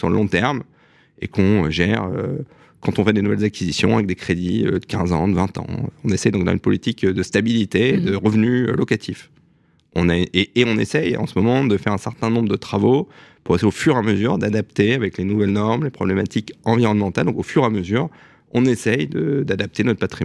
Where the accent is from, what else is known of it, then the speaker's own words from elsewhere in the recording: Strasbourg, Grand Est, France; born there; now in Paris, France; Voilà, je suis né à Strasbourg le 9 mai 1980